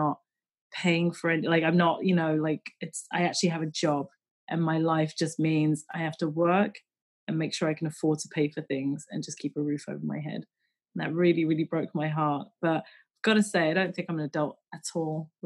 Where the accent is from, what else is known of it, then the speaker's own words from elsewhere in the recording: England, United Kingdom; born there; I'm a British born Chinese, and I feel like my mum always had this like difficulty of wavering between the two, you know. It's like, especially because, you know, I'm born in 1984, so, and I'm the first generation to be born in England